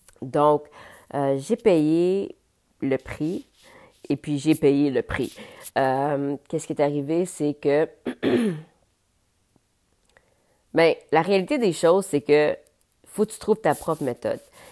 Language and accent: French; Ontario, Canada; also born or lived in Quebec; Je suis québécoise, je suis née au Québec, ma mère est québécoise, mon père est jamaïcain. Par contre, j'ai grandi en Ontario, donc j'ai comme, je suis complètement bilingue, puis J'ai un accent dans les deux langues.